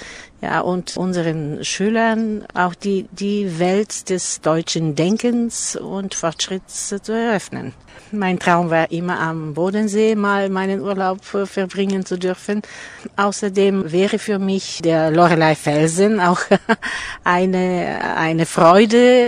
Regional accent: Sofia, Sofia City, Bulgaria; Ich komme aus Bulgarien. Ich bin im Jahr 1945 geboren, in Sofia.

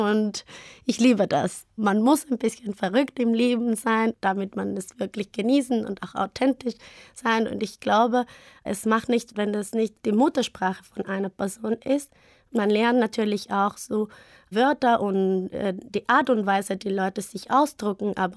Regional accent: Quito, Pichincha, Ecuador; German is a second language; moved away as an adult; now in Germany; Ich komme aus Ecuador, aus der Hauptstadt Quito.

